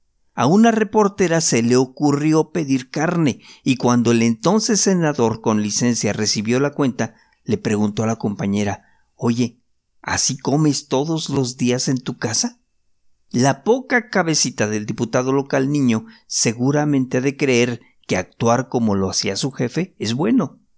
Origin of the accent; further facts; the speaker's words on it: Mexico; Ni modo, así somos los mexicanos.